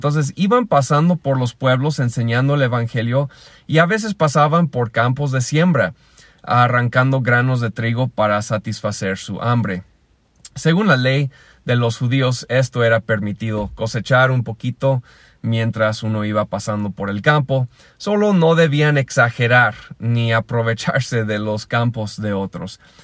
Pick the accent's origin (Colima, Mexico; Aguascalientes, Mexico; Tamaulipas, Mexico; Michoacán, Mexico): Michoacán, Mexico; Pátzcuaro; de Pátzcuaro